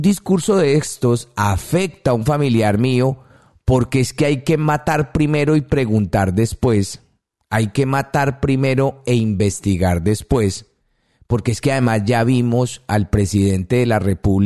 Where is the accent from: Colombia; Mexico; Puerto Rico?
Colombia; Tolima; como yo soy del Tolima